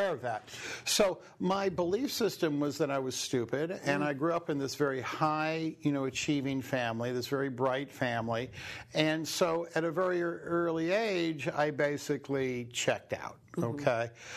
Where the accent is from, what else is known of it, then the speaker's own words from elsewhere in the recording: New York, United States; now in Los Angeles, United States; I grew up, I live in L.A. now, but I grew up here in New York, and I grew up in a pretty, successful family.